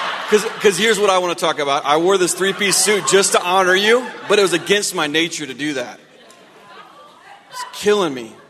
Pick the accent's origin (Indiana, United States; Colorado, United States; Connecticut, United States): Indiana, United States; now in Portland, United States; No, Indiana.